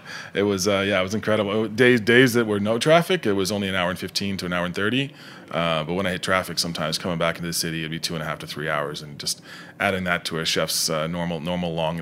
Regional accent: Nova Scotia, Canada; I'm not from Halifax, the capital, but I'm from just south of that. But it represents, Halifax represents a fishing province, coastal province, the kind of where I'm from.

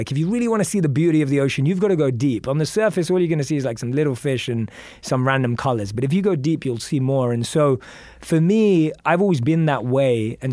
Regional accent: London, United Kingdom; born or raised there

